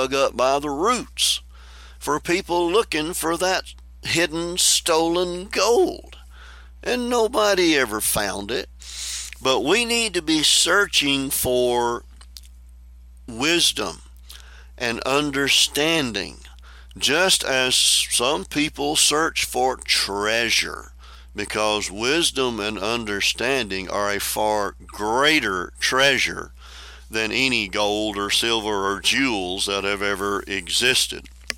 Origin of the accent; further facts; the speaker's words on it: Shep, Texas, United States; I know where I grew up out in Shep, Texas, there's a rumor that went around